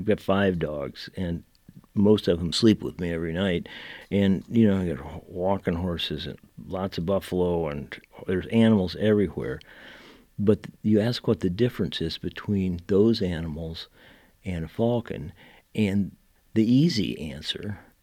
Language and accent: English; Ohio, United States; I grew up in Ohio.